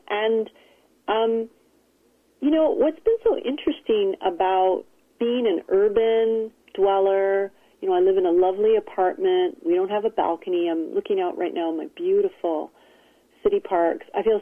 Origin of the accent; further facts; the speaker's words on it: Pune, Maharashtra, India; born there; I was born in India in the old British hill station Pune, now called Pune, about 500 miles northwest east of Bombay, Mumbai.